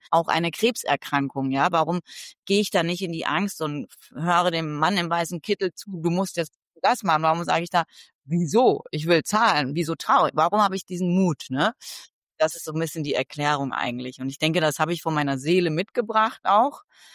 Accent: Hesse, Germany; also born or lived in England; Ich bin in England aufgewachsen, die ersten 4 Jahre, dann in Hessen zur Schule gegangen

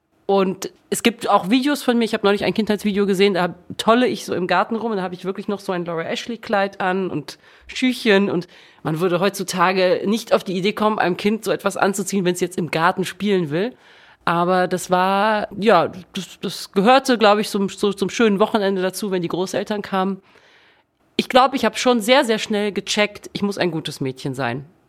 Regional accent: France; German is a second language; darf man als Französin beide Pässe haben.

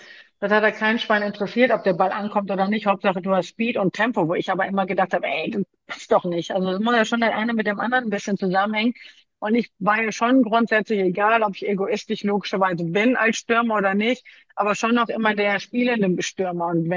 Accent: Düsseldorf, North Rhine-Westphalia, Germany; born there; now in Cologne, Germany; Lebe in Köln, ich komme zwar gebürtig aus Düsseldorf, aber war immer schon irgendwie Köln-Fan

